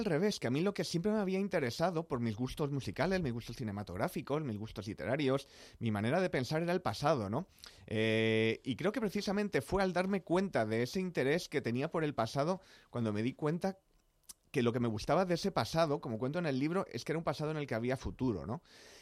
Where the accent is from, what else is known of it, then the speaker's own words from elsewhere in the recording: Madrid, Community of Madrid, Spain; born there; Nací en Madrid